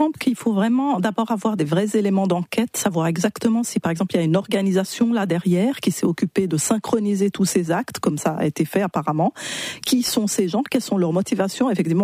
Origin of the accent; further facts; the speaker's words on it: Egypt; moi j'ai grandi en Égypte, dans un pays qui s'est radicalisé au niveau religieux ces dernières années